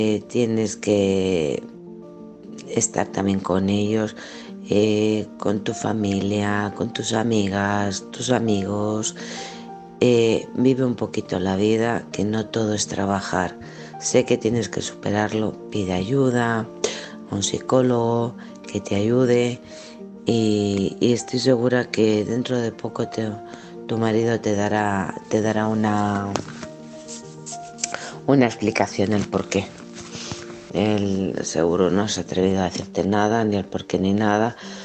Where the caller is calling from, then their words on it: Alcorcón, Community of Madrid, Spain; de Alcorcón.